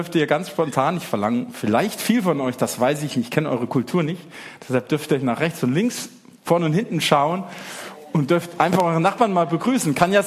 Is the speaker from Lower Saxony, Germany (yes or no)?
no; Mainz, Rhineland-Palatinate, Germany; Ich komme aus Mainz und bin verheiratet seit 28 Jahren.